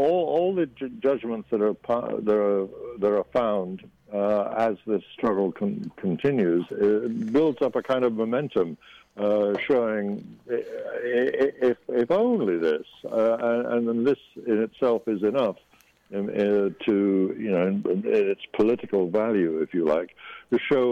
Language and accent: English; New York, United States; that has interesting ramifications for the entire governance of my home state of New York.